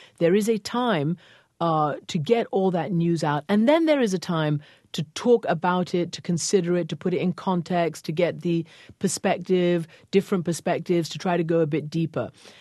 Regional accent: United Kingdom; maybe I have that in my DNA, being British and being having a lot of the BBC in my head as I grew up, and I still listen to it.

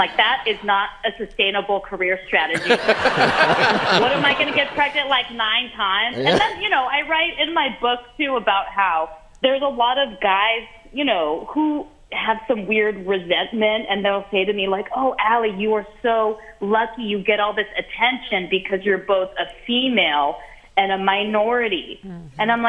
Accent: San Francisco, California, United States; when I warmed up for my special in my hometown, San Francisco, I did four shows at this comedy club that was a 400-seater

